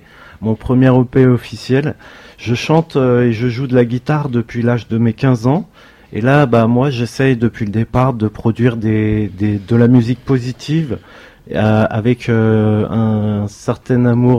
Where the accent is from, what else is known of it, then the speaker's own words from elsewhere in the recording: Sannois, Île-de-France, France; je viens de Sannois, donc dans le Val d'Oise.